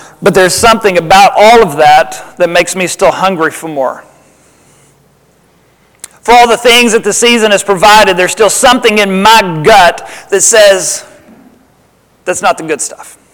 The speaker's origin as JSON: {"language": "English", "region": "Tennessee", "country": "United States", "tie": "born or raised there", "said": "Right, I grew up in Tennessee. We're pretty simple down there."}